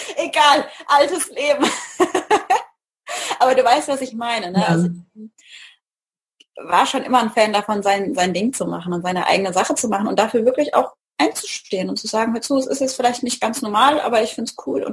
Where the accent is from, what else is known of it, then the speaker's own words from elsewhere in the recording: Baden-Württemberg, Germany; Hier in der Gegend von Mannheim.